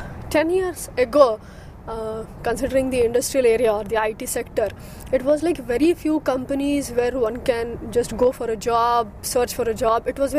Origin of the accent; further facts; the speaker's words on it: Pune, Maharashtra, India; English is a second language; I came from India.